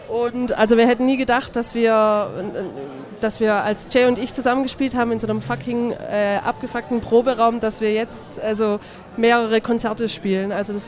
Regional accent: Stuttgart, Baden-Württemberg, Germany; Aus Stuttgart.

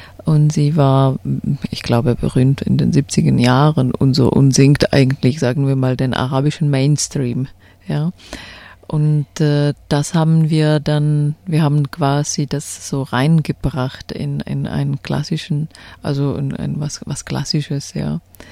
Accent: Czechia; first language Czech; German is a second language; Das war auch Tschechisch natürlicherweise, was auch meine Muttersprache ist, was du gehört hast.

